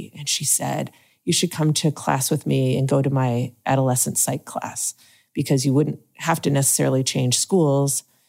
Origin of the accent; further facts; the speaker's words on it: Michigan, United States; I'm from Michigan.